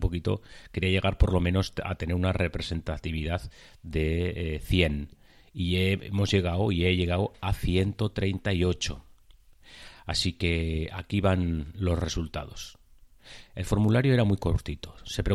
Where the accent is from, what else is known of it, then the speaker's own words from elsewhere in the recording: La Algaba, Andalusia, Spain; Paseaba yo hace unos 2 años por mi pueblo, La Algaba